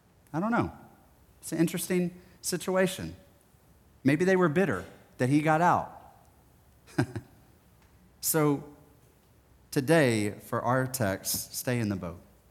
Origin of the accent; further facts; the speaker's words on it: Gulf Coast, United States; I grew up in the Gulf Coast. There's storms all the time.